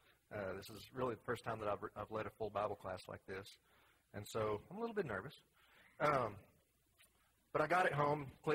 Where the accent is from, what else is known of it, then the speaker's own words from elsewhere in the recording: Colorado, United States; Or I grew up in Colorado, and whenever there was a snowstorm, you could go out